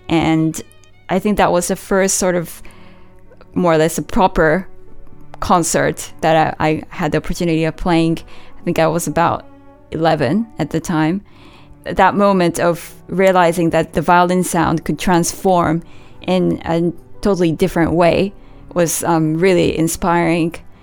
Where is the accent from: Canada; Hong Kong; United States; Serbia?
Hong Kong; So I grew up in Hong Kong